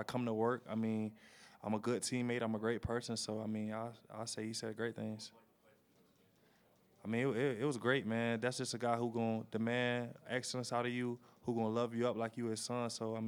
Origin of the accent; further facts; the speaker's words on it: Toledo, Ohio, United States; I mean, I'm from Toledo, so just coming into this pre-draft process